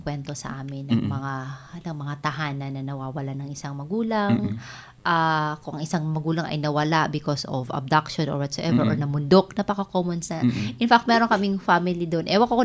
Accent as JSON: {"language": "Tagalog", "region": "Northern Samar", "country": "Philippines", "said": "Ako taga Northern Samar ako."}